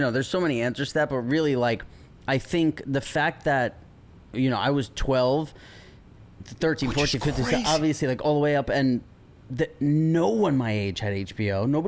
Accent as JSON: {"language": "English", "town": "New York City", "region": "New York", "country": "United States", "tie": "born or raised there", "said": "And I'm like, I grew up in New York City."}